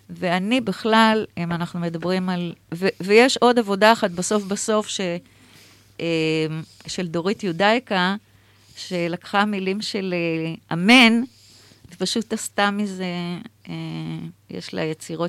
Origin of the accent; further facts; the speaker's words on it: Haifa, Haifa District, Israel; היום אני אישה דתייה, ולמדתי וגדלתי במשפחה לא דתית, והלכתי לבית ספר תיכון בחיפה